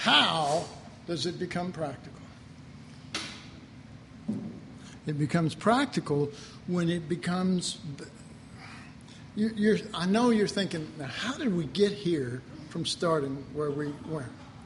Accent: Texas, United States; I'm from Texas, so I reckon I'm dead.

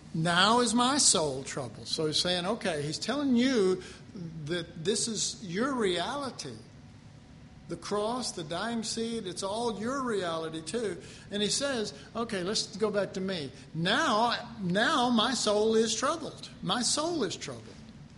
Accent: Texas, United States; You know, and I'm sorry, I'm crude, I'm Texan, but I say to my soul, shut up.

